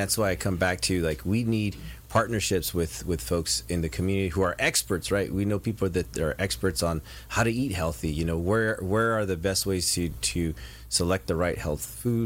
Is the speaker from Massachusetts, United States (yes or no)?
no; Pomona, California, United States; We moved 3 times in my childhood. I grew up in Pomona.